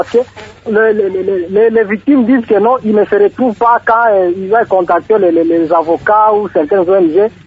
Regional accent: Kindu, Maniema, DR Congo; ici chez nous, à Kindu, au Maniema, dans la province du Maniema

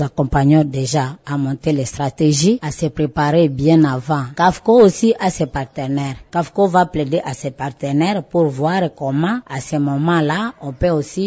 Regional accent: Maniema, DR Congo; ici chez nous au Maniema

